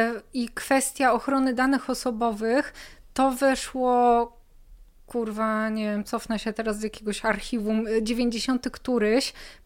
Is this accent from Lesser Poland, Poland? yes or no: no; Warsaw, Masovian Voivodeship, Poland; born there; Gdzie ja się urodziłam w Warszawie